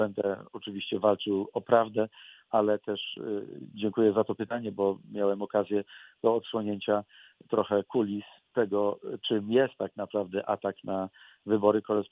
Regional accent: Wrocław, Lower Silesian Voivodeship, Poland; born there; Ja mówię z perspektywy wrocławianina. Urodziłem się w tym pięknym mieście.

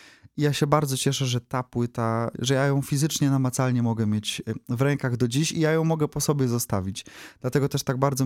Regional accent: Opole, Opole Voivodeship, Poland; now in Wrocław, Poland; ja się urodziłem w Opolu. Ja się wychowałem w Opolu. Ja dopiero po studiach przyjechałem do Wrocławia, a było to już wiele lat temu i tutaj założyłem rodzinę. Tutaj zapuściłem korzenie, można powiedzieć, i nie wyobrażam sobie innego miasta dziś niż Wrocław.

